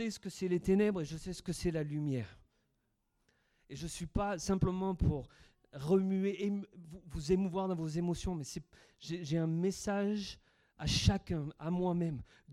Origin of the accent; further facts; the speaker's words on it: Montélimar, Auvergne-Rhône-Alpes, France; born there; also born or lived in Cyprus; Je suis né à Montélimar, il y a 25 ans. Et un peu plus.